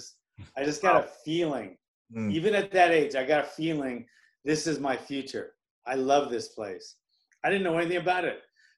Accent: Hawaii, United States; also born or lived in New York; I grew up in Hawaii and, I think moved there when I was like four.

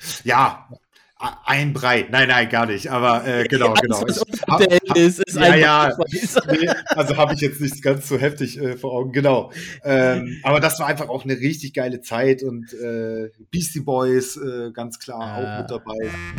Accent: Hamburg, Germany; natürlich als Hamburger.

